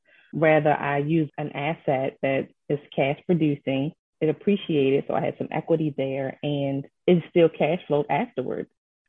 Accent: Baltimore, Maryland, United States; I am a Baltimore native, so I'm from the Baltimore area.

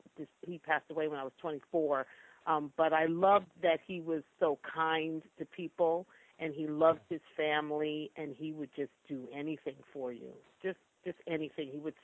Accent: New York, United States; now in Los Angeles, United States; I live in L.A., but I'm from New York. I am a New Yorker. I will always be a New Yorker.

